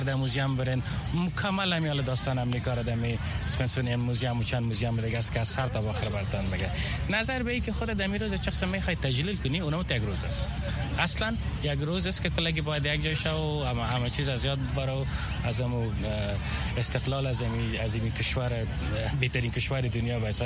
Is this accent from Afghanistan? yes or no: yes; Afghanistan; من از افغانستان هستم، پشت سرم از افغانستان است و بالاخره افغانستان از ما است